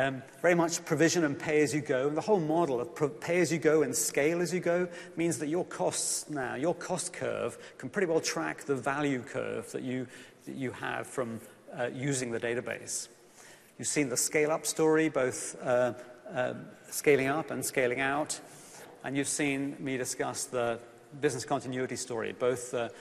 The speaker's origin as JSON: {"language": "English", "region": "England", "country": "United Kingdom", "said": "you can tell from my accent, I'm from England originally, so I should probably go to the English location there."}